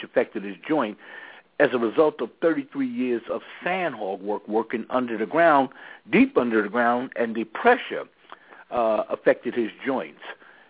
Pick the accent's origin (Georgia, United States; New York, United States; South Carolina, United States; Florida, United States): New York, United States; New York City; Well, I grew up in Harlem